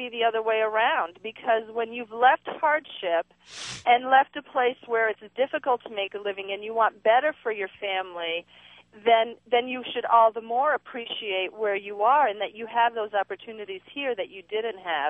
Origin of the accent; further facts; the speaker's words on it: United States; first-generation Italian immigrant here in the States. My parents moved over when I was only five. I grew up in America, so I consider myself more American.